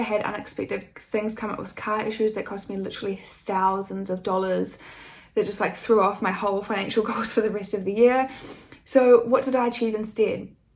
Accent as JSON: {"language": "English", "country": "New Zealand", "moved": "yes", "said": "and then I couldn't get government support because I'm from New Zealand."}